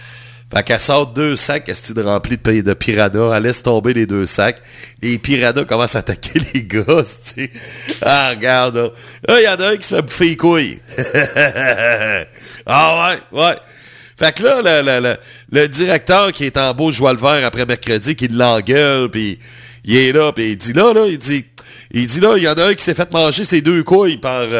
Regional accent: Quebec City, Quebec, Canada; born there; Moi, là, je suis né à Québec.

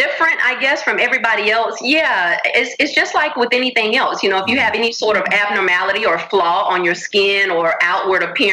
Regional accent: Augusta, Georgia, United States; So I grew up in Augusta, Georgia, mm-hmm. which is, this is still home.

